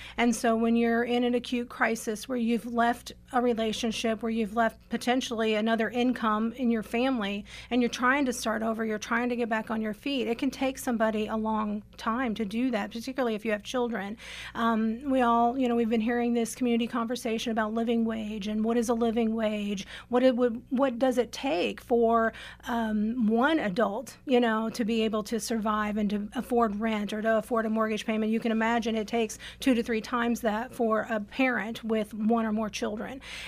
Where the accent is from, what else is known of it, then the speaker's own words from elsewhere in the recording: Mount Vernon, Indiana, United States; also born or lived in Evansville; now in Indianapolis, United States; I am, Southern Indiana. I was born in Evansville, grew up in Mount Vernon in Post Posey County, just up the way or down the way, along the Ohio River.